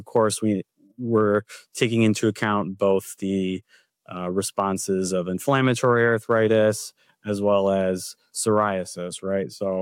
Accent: Detroit, Michigan, United States; PA. I'm from the Detroit area in Michigan.

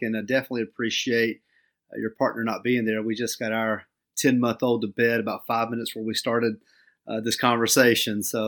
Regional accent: Warner Robins, Georgia, United States; Well, I'm from Middle Georgia, a little town, Warner Robins below Macon. It was a little town when I was there, but now it's a lot larger. And, you know, we just grew up in a small neighborhood, and we just played everything as a kid.

